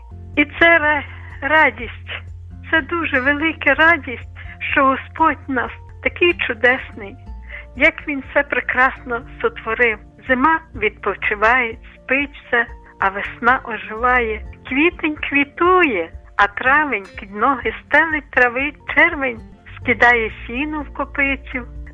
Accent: Lviv Oblast, Ukraine; born there; я народилася на Бродівщині, і ми ходили до лісу, далеко в ліс ходили, по ті підсніжники.

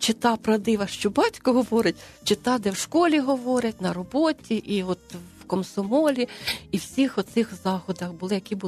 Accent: Orlovets, Cherkasy Oblast, Ukraine; now in Kyiv, Ukraine; Живу я в Києві. Родом я з Черкащини, з мальовничого села Орловець на Городищині.

